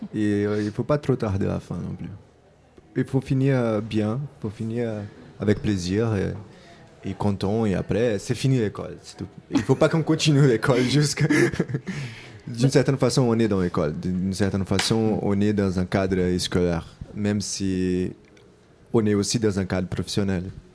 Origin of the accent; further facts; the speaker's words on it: Brazil; Moi, je viens du Brésil et pendant des années, on a vécu dans des crises politiques et des crises économiques aussi.